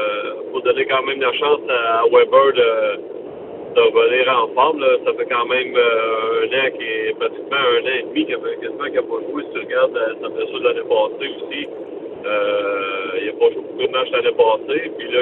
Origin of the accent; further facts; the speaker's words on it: Sorel, Quebec, Canada; now in Saint-Robert, Canada; Oui, je viens de Sorel, j'habite présentement Saint-Robert.